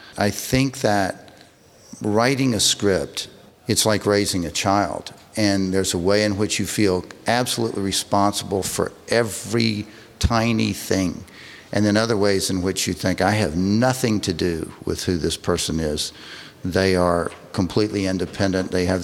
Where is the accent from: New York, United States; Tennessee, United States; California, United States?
Tennessee, United States; I grew up in Tennessee. My father's from Lizard Lick, Tennessee.